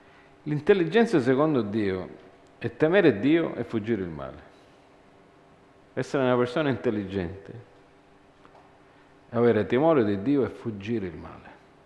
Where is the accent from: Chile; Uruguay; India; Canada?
Canada; io sono cresciuto in Canada e là io sono andato a scuola